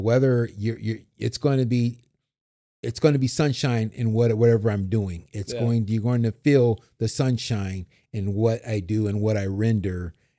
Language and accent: English; San Diego, California, United States; also born or lived in Washington; So I'm from San Diego and I live in San Diego, but also I've lived in other spots throughout